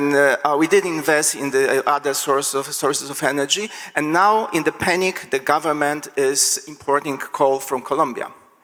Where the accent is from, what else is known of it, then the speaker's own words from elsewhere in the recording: Poland; I'm from Poland. This is important in this case, because we are also a country with a big tradition of the coal mining